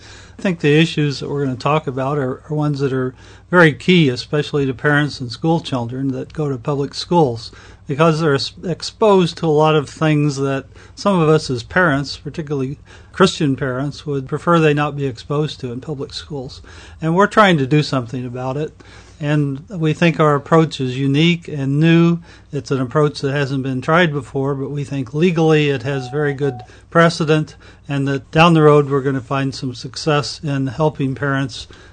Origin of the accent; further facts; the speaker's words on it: Ohio, United States; We have two in Kansas, and I'm from Ohio.